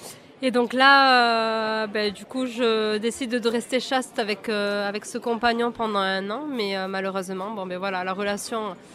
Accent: Orthez, Nouvelle-Aquitaine, France; je suis, comme mon nom l'indique, je suis d'origine maghrébine, donc mes parents sont d'origine tunisienne. Je suis née à Orthez, dans les Pyrénées-Atlantiques. Voilà, j'ai grandi une vie plutôt tranquille. J'ai fait l'école primaire, le collège et le lycée à Orthez.

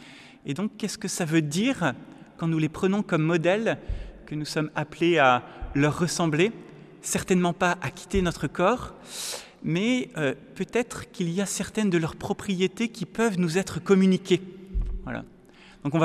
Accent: France; puisque je suis français et que j'ai appris à faire des dissertations en trois points

